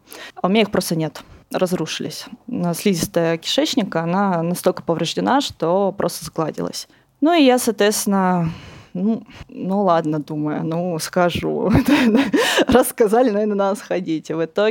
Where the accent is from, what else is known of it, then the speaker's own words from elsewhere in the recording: Far North, Russia; Я росла в Заполярье.